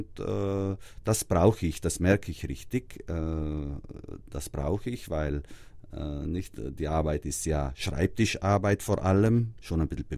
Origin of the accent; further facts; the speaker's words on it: Trentino-Alto Adige, Italy; Als Südtiroler hat man ja Berge auch unter dem Jahr mehr als genug, dann fährt man ganz gerne ans Meer.